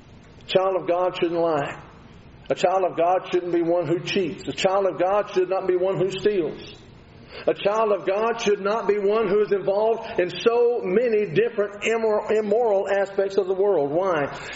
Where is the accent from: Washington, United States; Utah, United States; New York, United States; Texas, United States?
Texas, United States; Didn't do that growing up in West Texas.